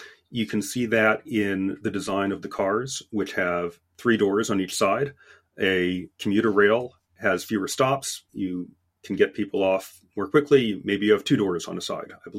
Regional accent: Washington, District of Columbia, United States; also born or lived in New York City, United States; The book grew out of my own experience in growing up in Washington. I had grown up the first part of my childhood in New York City, where there seemed to be a subway on every corner

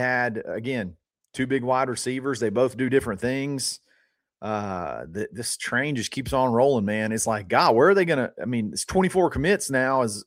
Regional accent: Selma, Alabama, United States; born there; Hey, I was born in Selma, so I can say that.

